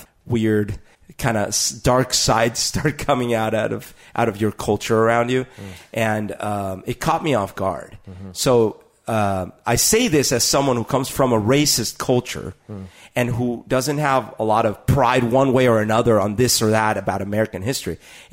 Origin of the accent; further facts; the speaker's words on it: Colombia; even when you're growing up in Colombia.